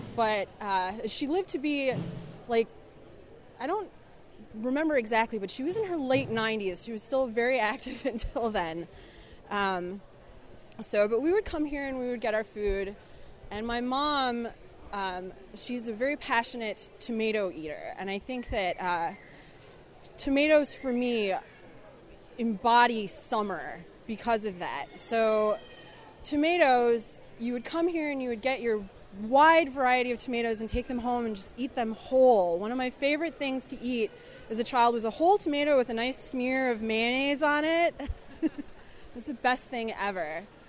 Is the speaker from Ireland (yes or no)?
yes; Ireland; I'm Irish.